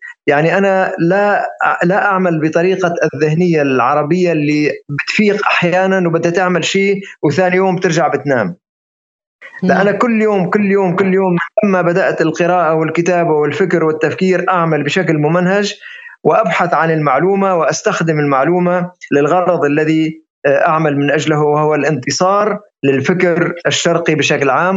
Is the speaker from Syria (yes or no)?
yes; Syria; now in Europe; لنظل نسمع رأينا كشعب عربي، كإنسان سوري، كمثقف عربي